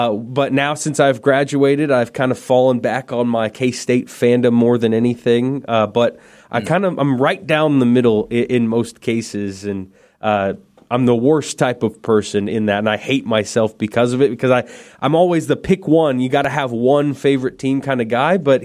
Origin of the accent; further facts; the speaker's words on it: Lawrence, Kansas, United States; So I am from Lawrence originally. But I was born in Manhattan. Both my parents went to K-State, so I was raised a huge K-State fan in Lawrence.